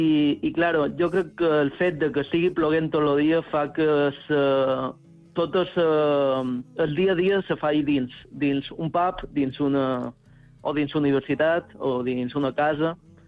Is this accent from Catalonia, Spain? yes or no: no; Marratxí, Balearic Islands, Spain; now in Limerick, Ireland; Jo som de Marratxí.